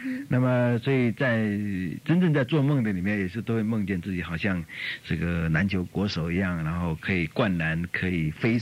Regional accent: Taiwan; born there; 在我们的整个小小的家族里面来讲，我是第一个出生在台湾的

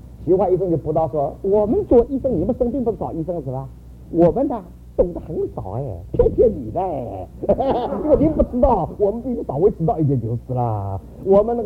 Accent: United States; 我说我不是台湾来的，我美国来的，我美国来的，不是台湾来的。

